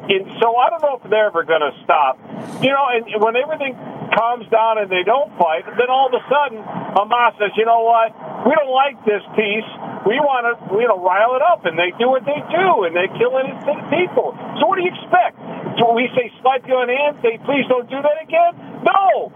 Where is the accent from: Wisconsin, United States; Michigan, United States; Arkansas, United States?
Michigan, United States; I'm from Michigan. I never went to the school, but I love the team.